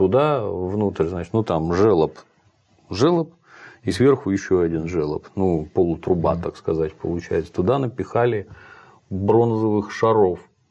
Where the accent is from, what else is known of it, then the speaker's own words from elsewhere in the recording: Saint Petersburg, Russia; Возник у меня интерес к медному всаднику. Это все-таки у нас самая знаковая, так сказать, скульптура в родном городе.